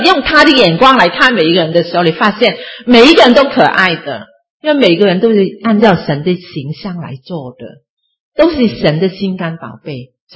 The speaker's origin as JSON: {"language": "Chinese", "country": "China", "said": "我们中国人好吧，都是中国人呢，讲同一个语言的国语吧，当然有些讲广东话好像我们一样哈，但是我们都是中国人对不对，背景基本上一样"}